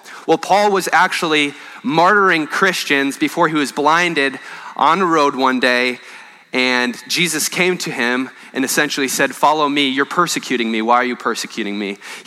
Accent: Minneapolis, Minnesota, United States; also born or lived in Chicago; now in Columbus, United States; I'm from Minneapolis originally. I went to school in Chicago at Wheaton College. And we are just so thrilled to be here in Hilliard, be here in Columbus.

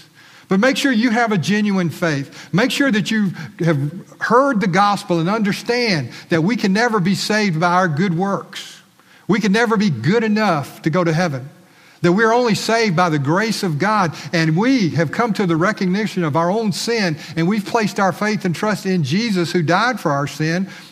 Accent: Evergreen, Alabama, United States; I remember growing up in Evergreen, and Evergreen was a small town, South Alabama

